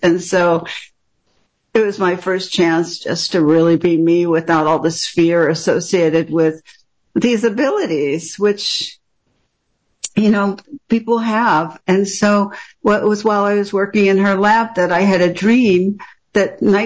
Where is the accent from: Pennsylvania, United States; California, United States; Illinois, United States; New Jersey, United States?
California, United States; Los Angeles; I was brought up in West LA, and my parents are both physicians.